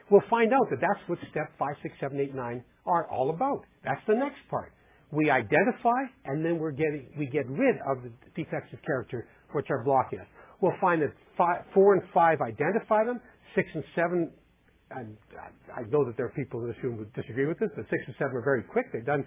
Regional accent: Canada; keep wanting to say process because I'm a Canadian.

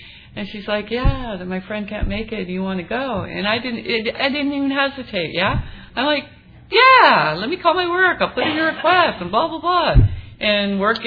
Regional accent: San Diego, California, United States; I'm from Pacific Beach in San Diego

